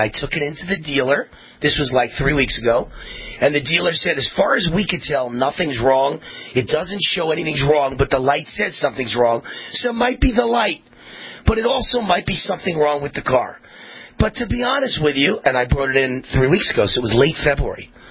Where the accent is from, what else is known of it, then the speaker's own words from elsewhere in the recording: Nevada, United States; Nothing's going on in my home state of Nevada